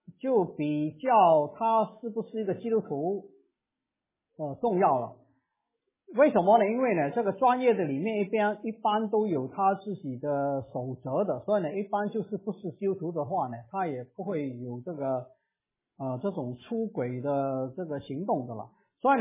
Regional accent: China; 我们中国人对这个精神科跟这个心理的问题啊

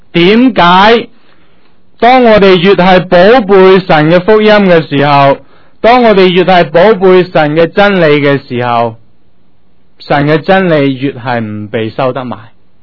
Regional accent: China; 唔单单係我哋中国人嘅性格嘅

